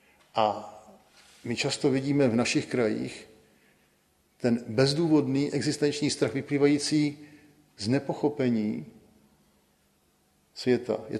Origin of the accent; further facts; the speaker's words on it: Prague, Czechia; jako kluk z Prahy 1 ze Soukenické, tady jsem se narodil na Štvanici